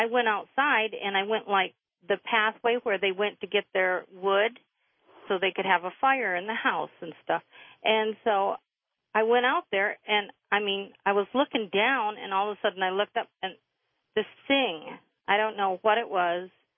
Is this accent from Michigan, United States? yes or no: yes; Sherman, Michigan, United States; I lived in Michigan, I grew up in Michigan, and in Sherman, Michigan